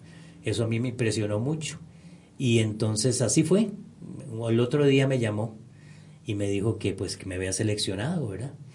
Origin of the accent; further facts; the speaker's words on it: San José, Costa Rica; yo nací en San José, ¿verdad? Nací en San José y inicié mis estudios en una escuela que se llama Pacífica Fernández, Oriamuno, en Atillo 4. Luego estudié en el Liceo Roberto Brenes Mesén, también de Atillo. Luego de ahí pasé al Seminario Central de San José.